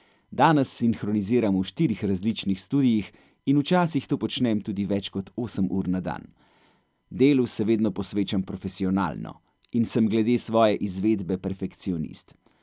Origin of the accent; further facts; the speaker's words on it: Ljubljana, Central Slovenia, Slovenia; born there; Rodil sem se leta 1980 v Ljubljani